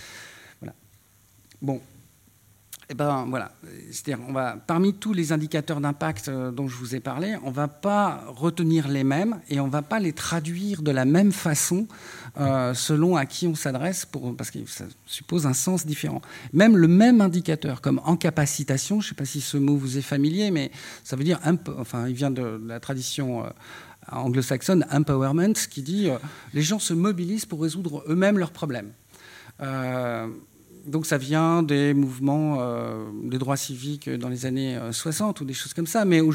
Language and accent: French; Brittany, France; je dis ça, je suis breton, hein, donc j'ai rien contre les briochins